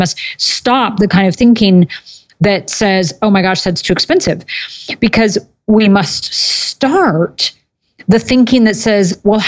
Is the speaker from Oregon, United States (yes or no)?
yes; Oregon, United States; but I'm from Oregon, we call them filberts